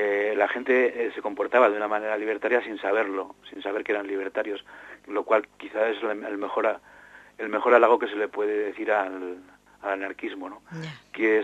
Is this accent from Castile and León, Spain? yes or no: yes; Soria, Castile and León, Spain; also born or lived in Ibiza; Que soy soriano. Evidentemente mi familia es por parte de padre soriana, pero yo realmente nací en Ibiza, nací en la isla de Ibiza.